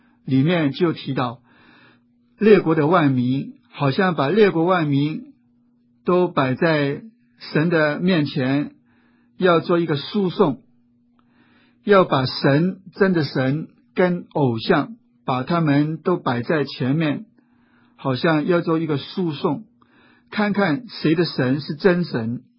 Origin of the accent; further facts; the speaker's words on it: China; 我们中国人在易经里面提到，天有好生之德，天地有德，天的德就是生。